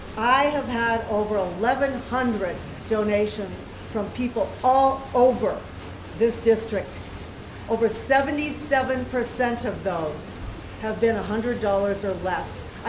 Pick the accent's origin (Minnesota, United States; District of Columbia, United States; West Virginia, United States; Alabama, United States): Minnesota, United States; Growing up in Minnesota, I worked and volunteered for a wide variety of progressive groups.